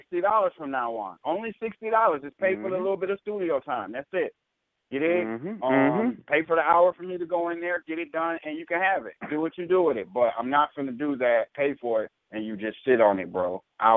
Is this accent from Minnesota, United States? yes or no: yes; Minneapolis, Minnesota, United States; I'm from Minneapolis, Minnesota.